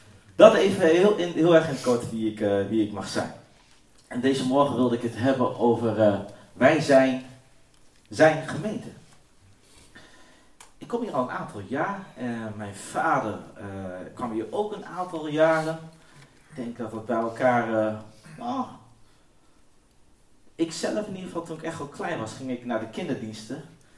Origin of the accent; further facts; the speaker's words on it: Gelderland, Netherlands; born there; Maar ik ben geboren in de Achterhoek.